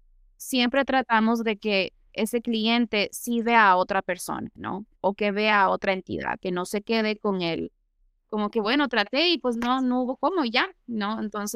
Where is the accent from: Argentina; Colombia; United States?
United States; Connecticut; si es que yo soy de Connecticut